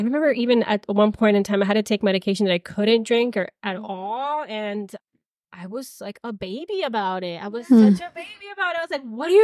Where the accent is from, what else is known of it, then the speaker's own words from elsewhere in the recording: Miami, Florida, United States; And I'm from Miami, so I was a Miami party girl.